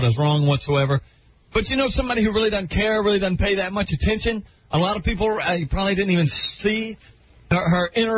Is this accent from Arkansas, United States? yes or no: yes; Arkansas, United States; I'm from Arkansas. I was born and raised in the woods.